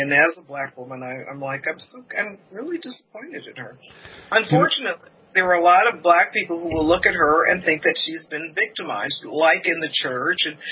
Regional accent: Hollywood, California, United States; and I come from Hollywood, and I love stories.

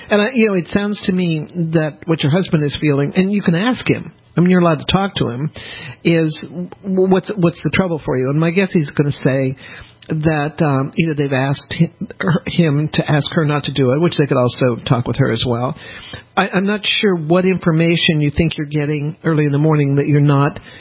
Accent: the South, United States; I don't disagree with that, but and look, I'm a Southerner

